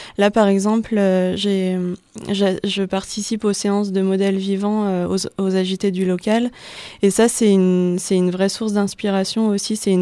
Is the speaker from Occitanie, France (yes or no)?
no; Lille, Hauts-de-France, France; now in Die, France; moi, je viens de Lille. J'ai passé 3 ans à Lille. Et donc c'est vrai que je suis arrivée ici à Die par hasard l'année dernière.